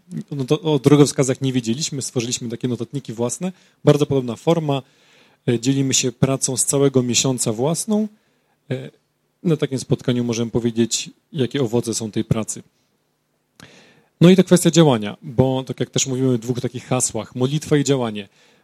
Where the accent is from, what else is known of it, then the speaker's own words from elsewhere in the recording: Lublin, Lublin Voivodeship, Poland; Jesteśmy z Lublina.